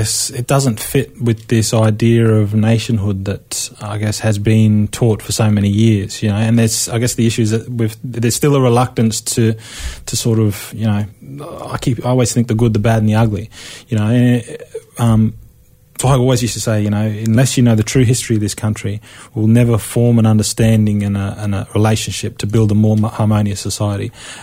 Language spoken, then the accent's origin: English; Australia; if you're truly passionate about this country and being Australian, then, you know, the embracement of our history and our history, you know, after colonisation and the achievements of our people to date